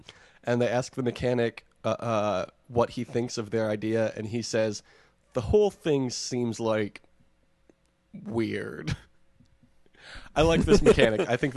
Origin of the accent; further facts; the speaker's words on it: Michigan, United States; I'm from Michigan. I know how to pronounce Mackinac.